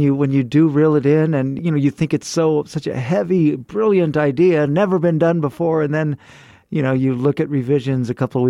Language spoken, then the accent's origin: English; Fresno, California, United States; Yeah, I feel the same way about my hometown, which is Fresno, which is, you know, the number one tourist destination of California.